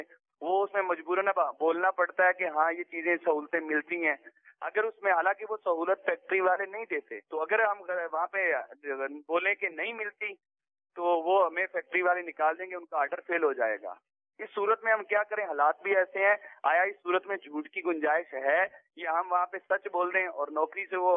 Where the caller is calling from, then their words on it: Sardarabad, Pakistan; میں سردار آباد میلاد مصطفیٰ آباد.